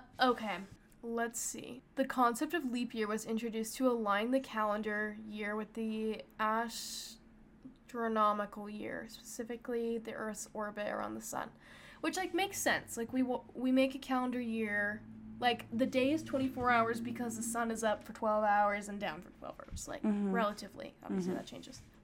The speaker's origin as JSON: {"language": "English", "region": "Utah", "country": "United States", "said": "And we were like, we're from Utah."}